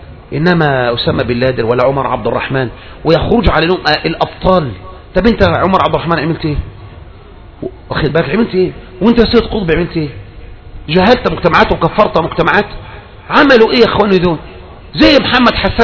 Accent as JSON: {"language": "Arabic", "country": "Egypt", "said": "احنا من مصر يا اخوان احنا من مصر لسه من مصر يا اخواني موجود"}